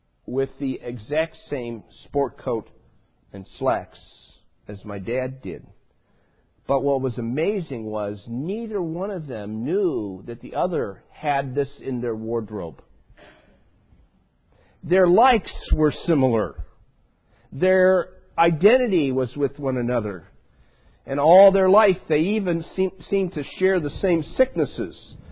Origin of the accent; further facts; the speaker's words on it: Chicago, Illinois, United States; I'm from the North Chicago or West Chicago area. I know the culture you live in.